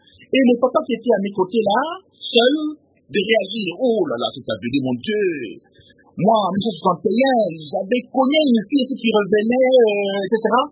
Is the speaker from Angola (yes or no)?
yes; Cabinda, Angola; Je devrais rentrer chez moi à Cabinda